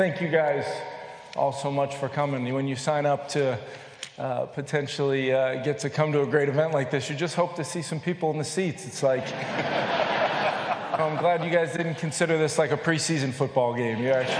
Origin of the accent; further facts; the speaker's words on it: Knoxville, Tennessee, United States; born there; also born or lived in Arizona / New York / New Jersey; Yeah. So I was born in Knoxville, Tennessee. My dad worked for a certain three-letter company in the federal government that required us to move around a lot. You know, we moved around a lot. I was born in Tennessee.